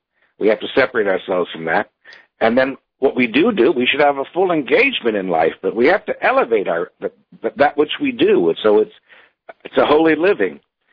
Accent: Cleveland, Ohio, United States; That's not the Christianity that I heard when I was growing up in Cleveland. Now, I'm Jewish

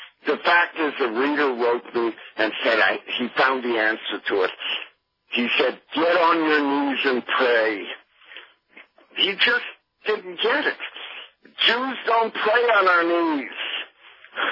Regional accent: Canada; I'm Canadian and married an American

